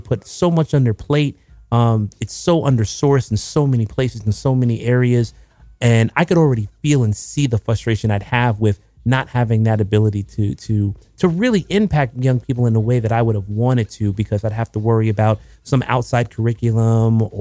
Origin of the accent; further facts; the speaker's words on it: New Jersey, United States; and growing up in New Jersey with racism